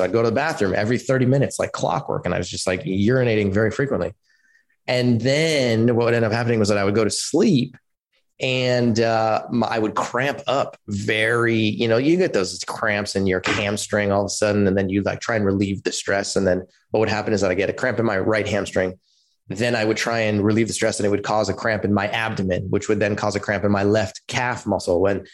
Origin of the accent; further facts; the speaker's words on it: Palo Alto, California, United States; So I grew up in Palo Alto in California. This is like back in the 80s.